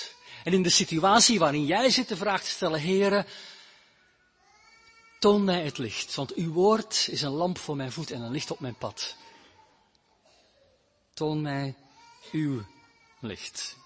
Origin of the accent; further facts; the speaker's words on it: Belgium; Ik kom uit België, dat is een katholiek land.